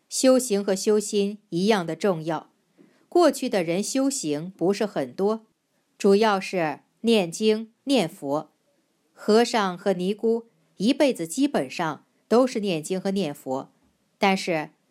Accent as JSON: {"language": "Chinese", "country": "China", "said": "好比西方人说的神和我们中国人说的神就不是一个概念。"}